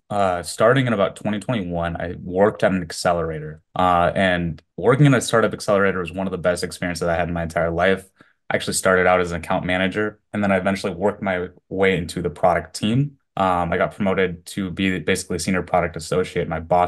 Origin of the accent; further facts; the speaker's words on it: Missoula, Montana, United States; also born or lived in Japan; now in Vietnam; I'm currently in Vietnam, Chile. Originally, I was born in Japan. I grew up in Missoula, Montana with my father. Went to college down in Southern California. And I actually started my career in Seattle, Washington in the tech world.